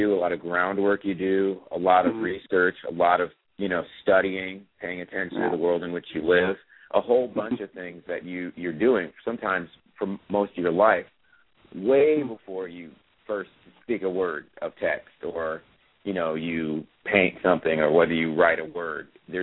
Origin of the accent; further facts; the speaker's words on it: Chicago, Illinois, United States; also born or lived in Oregon; When I was a little boy, I grew up in Chicago, part of my life, mm-hmm. and the other part in Oregon.